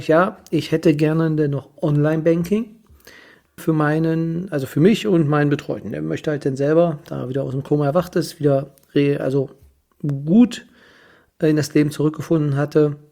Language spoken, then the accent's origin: German; Kyritz, Brandenburg, Germany; ich selber, wie die meisten wissen, bin aus Küritz.